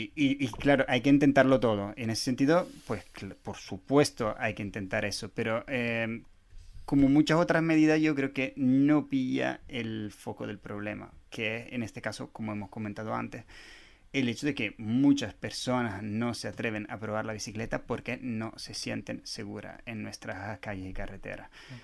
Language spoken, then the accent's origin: Spanish; Bergamo, Lombardy, Italy; yo lo vi, por ejemplo, implantado en mi ciudad de origen en Italia, que la nombramos antes, que es Bérgamo, que es una ciudad también muy amiga del coche y bastante poco amiga de la bicicleta